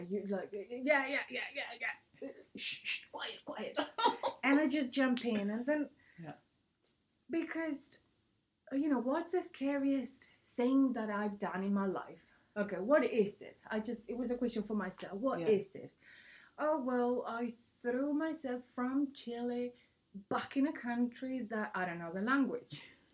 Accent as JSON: {"language": "English", "country": "Australia", "said": "I'm Australian. But I didn't finish high school here"}